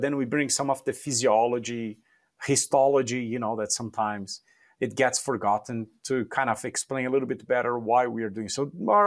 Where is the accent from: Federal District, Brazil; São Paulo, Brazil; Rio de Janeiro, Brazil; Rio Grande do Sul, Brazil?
Rio Grande do Sul, Brazil; born there; English is a second language; So I was born in Brazil, in South Brazil. So it would be the southernmost state, Rio Grande do Sul. So it borders Argentina, Uruguay. So a lot of the gaucho kind of Spanish tradition there. It gets cold